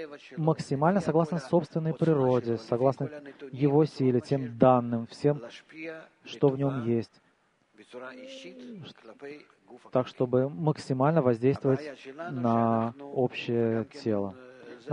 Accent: Jerusalem, Jerusalem District, Israel; из Иерусалима. Полгода учусь.

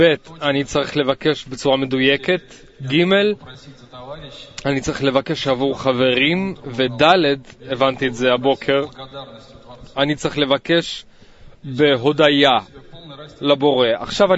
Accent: Moscow, Russia; תודה. אני ממוסקבה.

